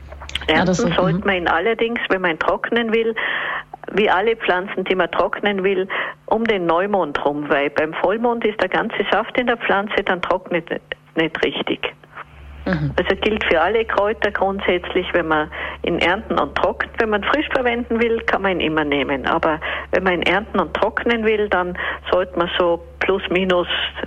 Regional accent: Bavaria, Germany; Kartoffelkeller hat das bei uns in Bayern geheißen.

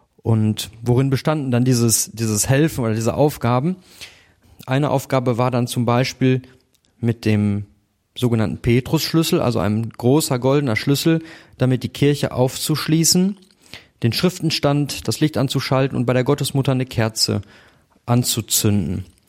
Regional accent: Neheim, North Rhine-Westphalia, Germany; also born or lived in Wickede-Wimbern; bin 37 Jahre alt und komme gebürtig aus Wickede-Wimbern. Das ist oben an der Grenze zum Hochsauerland und ich bin aufgewachsen in Neheim.

